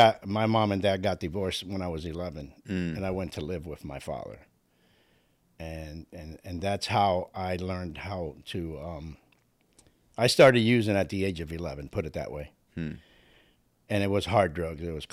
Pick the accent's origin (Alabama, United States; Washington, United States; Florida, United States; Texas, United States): Florida, United States; Miami; also born or lived in Cuba; I'm from Miami. Mm-hmm. You know, I was actually born in Cuba. I got here when I was 18 months old.